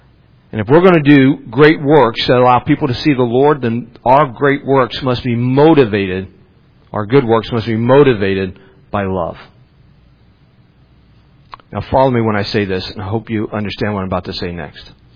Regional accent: West Virginia, United States; also born or lived in Ohio; I'm from West Virginia. Did you ever know that about me? You know where I was born at? Ohio. Well, how come you always talk about West Virginia? Because I grew up there.

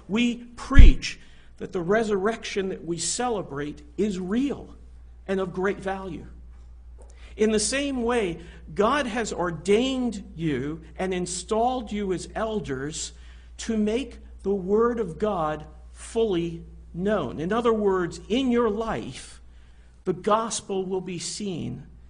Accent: Canada; born there; Because I'm Canadian-born

